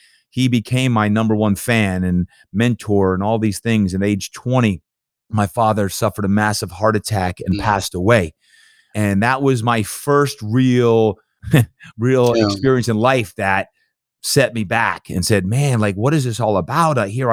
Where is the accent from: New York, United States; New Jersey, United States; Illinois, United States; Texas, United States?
New Jersey, United States; Brick; now in San Diego, United States; I was born and raised in New Jersey. It's called Brick, New Jersey, Jersey Shore. And while it's a far away where I'm from now in San Diego over the last 25 years